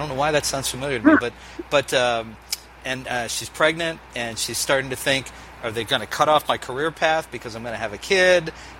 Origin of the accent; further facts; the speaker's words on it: North Brunswick, New Jersey, United States; Originally out of North Brunswick, and then they outgrew us.